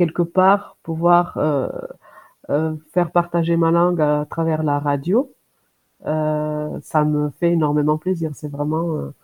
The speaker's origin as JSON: {"language": "French", "country": "Portugal", "second_language": "French", "moved": "as an adult", "lives_now": "France", "said": "moi, parce que je suis portugaise. Je suis arrivée en France, j'avais 25 ans. Donc maintenant, ça fait un quart de siècle dans chaque pays."}